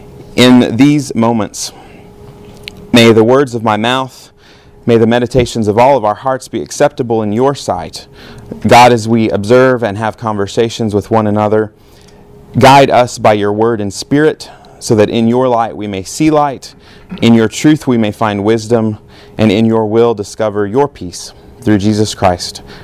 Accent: Alabama, United States; I'm from Alabama, by the way. So it's a common expression there.

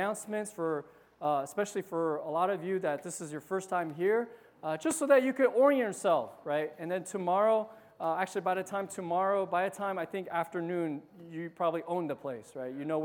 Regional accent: Piscataway, New Jersey, United States; I am from Piscataway, New Jersey. Piscataway, it's a funny name. It's a name of an Indian tribe. And it's in the middle of New Jersey.

